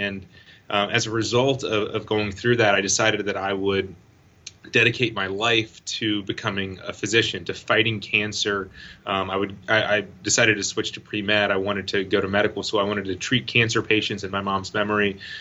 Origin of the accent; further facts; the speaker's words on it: Raleigh, North Carolina, United States; I grew up in Raleigh, North Carolina, and my lifelong dream was to play college football.